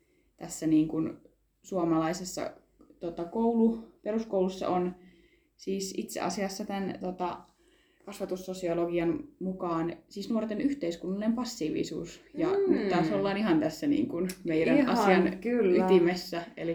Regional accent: Muurame, Central Finland, Finland; mä oon Muuramesta kotoisin, se on aika semmoinen pieni paikkakunta

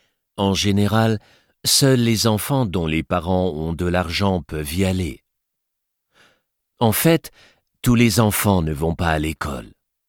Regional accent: Kinshasa, DR Congo; Je suis né et j'ai grandi à Kinshasa, au Congo. C'est une très grande ville.

